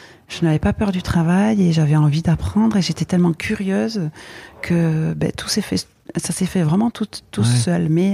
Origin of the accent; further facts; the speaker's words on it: Biarritz, Nouvelle-Aquitaine, France; m'a dit, donc savait que j'étais de Biarritz et tout ça